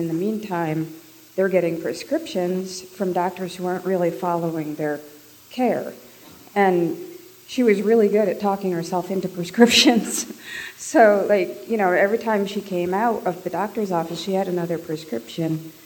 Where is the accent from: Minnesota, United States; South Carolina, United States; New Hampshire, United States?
New Hampshire, United States; Nashua; I'm from Nashua.